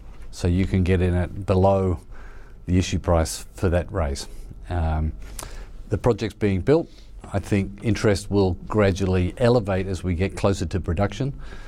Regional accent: England, United Kingdom; I'm English originally.

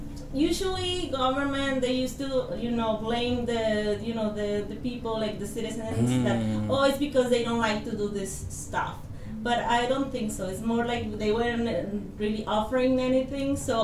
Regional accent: Mexicali, Baja California, Mexico; when I grew up over there was the 80s, the 90s, right? Early 90s.

